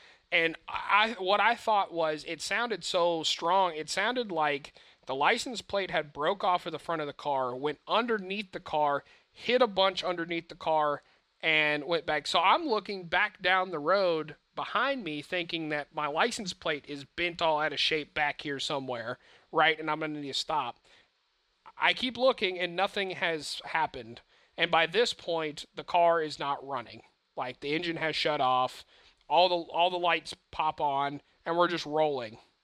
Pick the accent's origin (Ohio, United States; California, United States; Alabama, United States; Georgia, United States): Georgia, United States; San Antonio, I wouldn't say is, like where we grew up in Georgia, it wasn't as like swampy and super high humidity like that, but it is really hot.